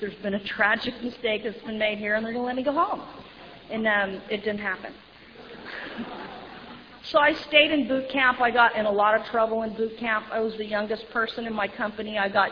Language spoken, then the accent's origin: English; Manhattan Beach, California, United States; I was raised in Manhattan Beach